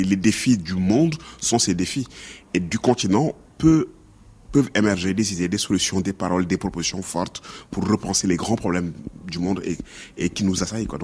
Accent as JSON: {"language": "French", "country": "Senegal", "said": "Et pourtant, je suis sénégalais, loin des réalités spécifiques de leur"}